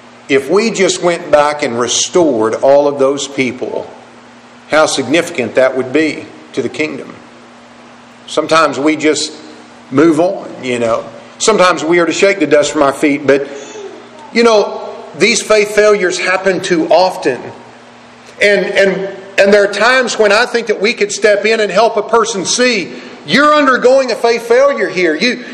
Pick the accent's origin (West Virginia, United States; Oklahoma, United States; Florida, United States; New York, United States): Oklahoma, United States; Oklahoma City; there in the congregation where I grew up in Oklahoma City